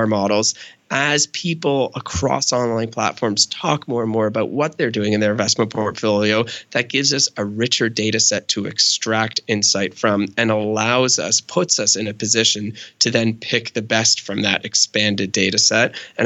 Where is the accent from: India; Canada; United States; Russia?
Canada; I'm Canadian, of course, right?